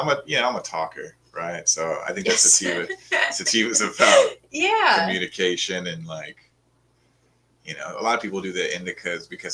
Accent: Spanaway, Washington, United States; I was driving through my hometown today, and I don't always go out there. Spanaway, Washington.

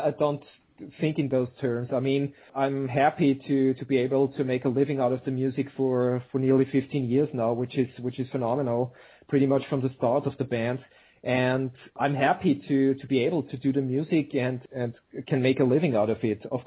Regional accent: Austria; I don't think that it's the fact that we come from Austria.

